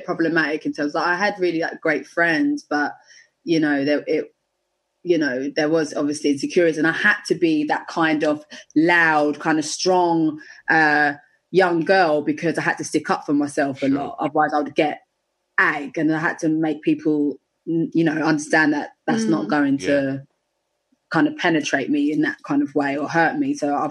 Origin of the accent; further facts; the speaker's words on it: East of England, United Kingdom; growing up in Essex, it was like a predominantly white area.